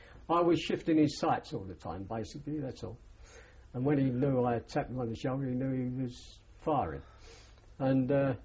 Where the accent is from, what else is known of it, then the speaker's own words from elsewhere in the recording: East Ham, London, United Kingdom; but seeing as I come from East Ham, I was all right with him.